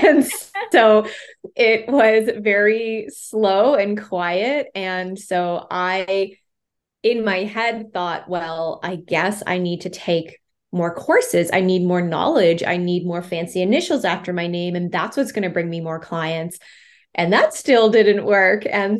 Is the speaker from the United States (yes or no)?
no; Canada; And I actually went to University of Toronto. I am from Canada. I went to University of Toronto to initially become a teacher.